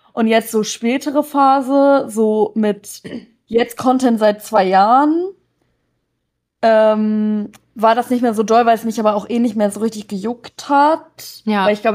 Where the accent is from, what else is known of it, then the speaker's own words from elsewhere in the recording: Bielefeld, North Rhine-Westphalia, Germany; ein Video gezeigt von so einem Mädel aus meiner Heimatstadt, aus Bielefeld